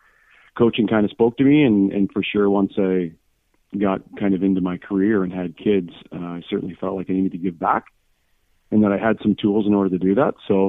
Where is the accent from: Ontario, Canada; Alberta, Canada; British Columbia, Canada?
Ontario, Canada; Peterborough; also born or lived in Ennismore; Well, I grew up playing in the Peterborough system. I actually started in Ennismore and then was lucky enough to play some AAA in Peterborough.